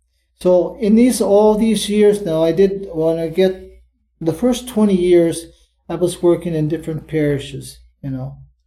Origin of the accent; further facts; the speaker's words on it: Iowa, United States; First of all, I grew up in Iowa, and I know what Iowa winters are